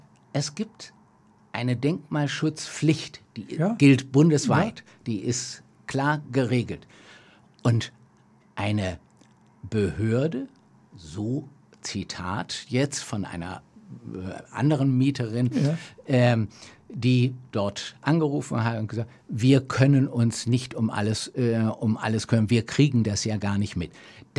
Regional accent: North Rhine-Westphalia, Germany; Ich komme ja ursprünglich aus dem Ruhrgebiet

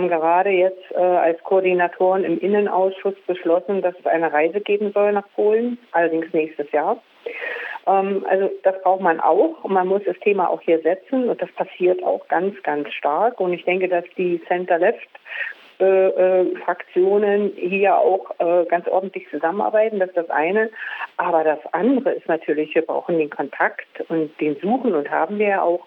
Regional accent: East Germany, Germany; Weil, denke ich, bei uns im Osten zum einen vor allem auch in den Grenzregionen eine sehr, sehr drastische Transformation nach der Wende stattgefunden hat

